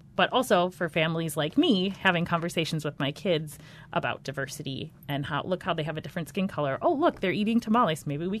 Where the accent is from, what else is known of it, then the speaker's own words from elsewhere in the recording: Minnesota, United States; also born or lived in Western Wisconsin; And so I grew up in Minnesota, but not really, but also Western Wisconsin has a very similar culture